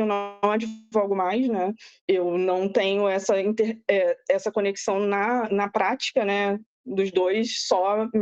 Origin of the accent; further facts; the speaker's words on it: Rio de Janeiro, Brazil; eu sou do Rio de Janeiro, então como que a gente faz para sobreviver aqui